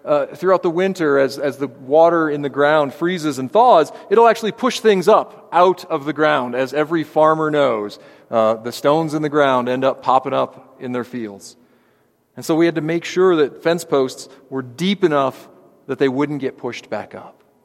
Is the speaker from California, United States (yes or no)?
no; Illinois, United States; I'm from the Midwest, I'm from Illinois